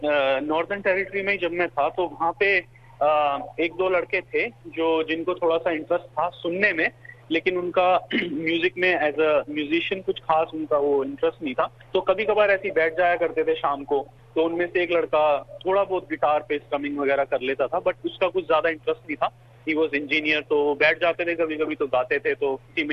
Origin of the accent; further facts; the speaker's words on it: New Delhi, Delhi, India; moved away as an adult; now in Australia; मैं originally India से हूँ और न्यू दिल्ली से, और मैंने अपनी पढ़ाई की है, मेरठ में एक कॉलेज है इंस्टीट्यूट ऑफ होटल मैनेजमेंट, वहाँ से पढ़ाई मैंने अपनी खत्म की और उसके बाद 2008 में मैं ऑस्ट्रेलिया आ गया